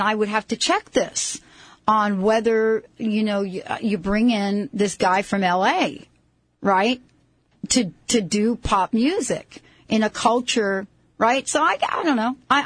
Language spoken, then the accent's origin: English; New York, United States; Well, you know, I have to tell you, I grew up from in New York